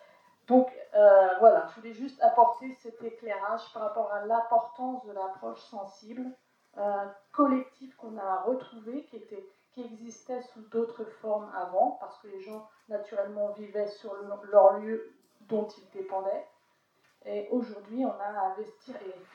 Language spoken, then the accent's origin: French; Plérin, Brittany, France; Donc moi, je suis originaire de Plérin et quand j'étais gamine, on allait au bord de la rivière